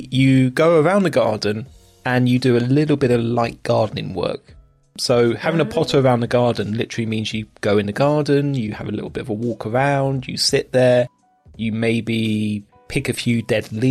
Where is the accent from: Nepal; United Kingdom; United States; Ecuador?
United Kingdom; London; the house where I grew up in London.